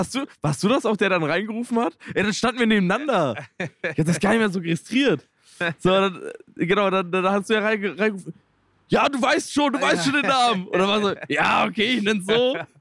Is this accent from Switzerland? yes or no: no; Schleswig-Holstein, Germany; now in Stuttgart, Germany; ich komm so aus Schleswig-Holstein, da ist jeder so ein bisschen für sich so und es ist so ein bisschen ruhiger. Und kam dann nach Stuttgart